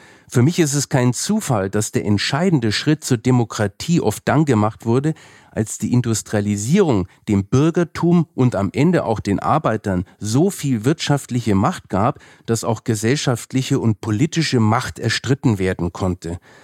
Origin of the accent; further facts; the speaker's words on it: Bavaria, Germany; ich bin ja Franke und da weiß man, was zum Beispiel ein guter Weißwein ist.